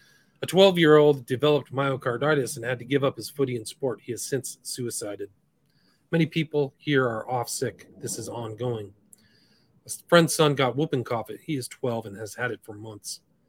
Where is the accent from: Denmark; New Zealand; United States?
Denmark; I'm from Denmark.